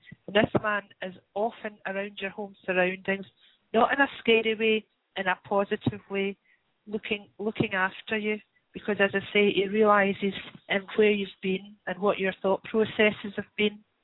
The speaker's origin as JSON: {"language": "English", "region": "Scotland", "country": "United Kingdom", "said": "I'm Scottish, and Scotch is a drink."}